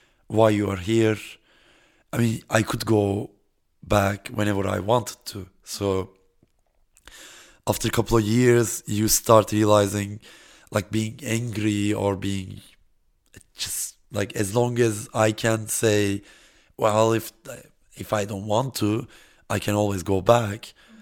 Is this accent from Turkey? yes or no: yes; Istanbul, Turkey; now in Berlin, Germany; I grew up in Istanbul, it will always be my first love.